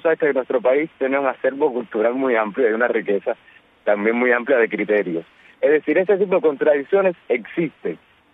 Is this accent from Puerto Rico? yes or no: no; Cuba